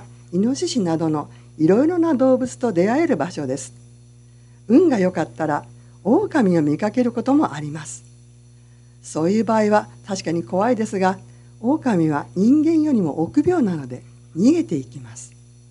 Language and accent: Japanese; Italy; Japanese is a second language; now in Japan; イタリアの田舎から日本の田舎へ。私のふるさとはど田舎です。ブッシスルティリノという小さな山あいの村で、人口はおよそ2000人ぐらいです。イオンのような大型スーパーはありません。